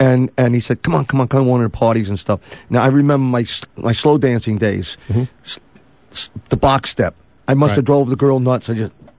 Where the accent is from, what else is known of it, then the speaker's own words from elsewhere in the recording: New York, United States; We're from New York.